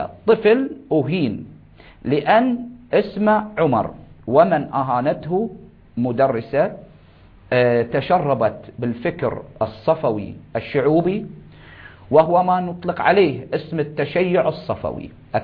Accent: Bahrain; نحن أبناء البحرين، أهل البحرين

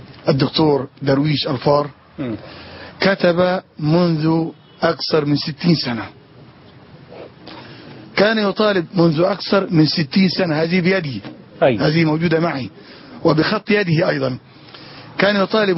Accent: Sinai, Egypt; احنا ابناء سيناء

